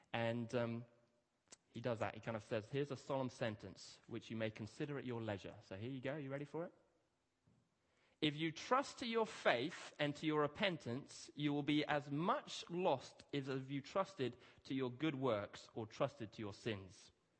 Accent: Kenya; When I was growing up in my garden, and I grew up in Kenya, we used to have a number of trees

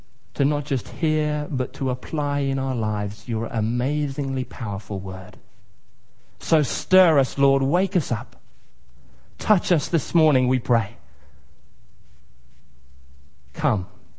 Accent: Kenya; I have a very vivid memory from when I was growing up in Kenya. In fact, one of my earliest memories in Kenya, probably the earliest memory, was arriving at the airport in 1982, Jomo Kenyatta International Airport

